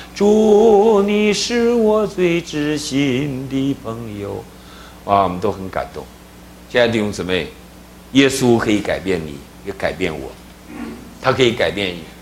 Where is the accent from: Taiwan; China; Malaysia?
China; Northeast China; 那要我们东北人大嘴巴子打死你